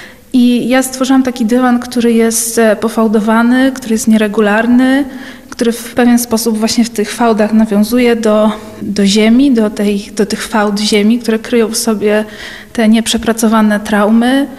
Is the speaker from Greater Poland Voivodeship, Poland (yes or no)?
no; Koniaczów, Subcarpathian Voivodeship, Poland; niemiejsce pamięci w mojej rodzinnej miejscowości, tak zwana w lokalnym obiegu mogiła